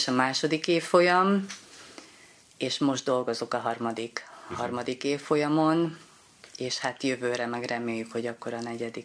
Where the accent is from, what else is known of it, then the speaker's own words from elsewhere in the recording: Hungary; de magyarok vagyunk, tehát ennyi